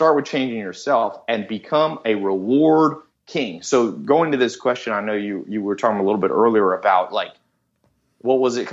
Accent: Long Beach, California, United States; born there; I was born in Long Beach. It's kind of like Compton. It's a bad part of L.A.

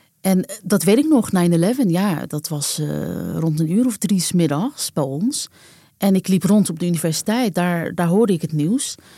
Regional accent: Netherlands; born there; En dan zei ik, Nederland. En dan keek ze me heel gek aan, want ik heb geen blond haar en blauwe ogen. En dan moest ik uitleggen dat ik daar wel geboren ben, maar dat mijn ouders migrant zijn.

